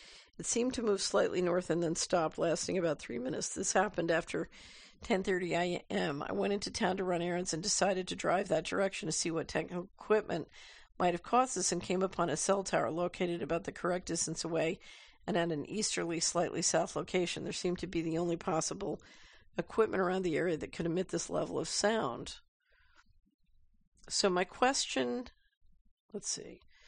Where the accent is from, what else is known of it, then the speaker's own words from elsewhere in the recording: Singapore; English is a second language; now in United Kingdom; I'm currently a university student studying politics, philosophy, and economics in the UK, although I'm from Singapore originally.